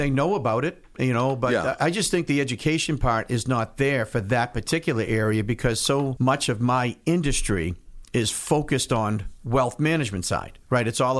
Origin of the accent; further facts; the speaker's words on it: Plymouth, Massachusetts, United States; we do have a satellite office in Plymouth as well, because that's my hometown.